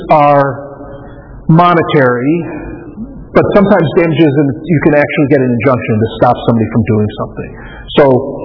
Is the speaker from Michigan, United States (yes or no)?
yes; Detroit, Michigan, United States; moved away as an adult; when I moved here, I grew up in the Detroit area, and I moved here in the, like, I started late 80s when I started law school.